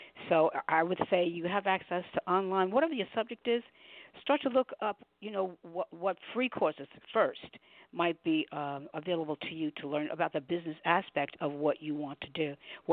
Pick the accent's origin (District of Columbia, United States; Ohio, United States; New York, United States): New York, United States; New York City; because I'm from New York City, I didn't understand that African-American people had an anthem